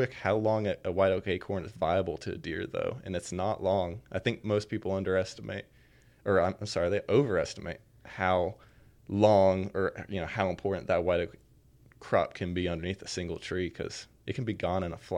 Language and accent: English; North Carolina, United States; Like I said, I grew up in North Carolina. I went to NC State for wildlife science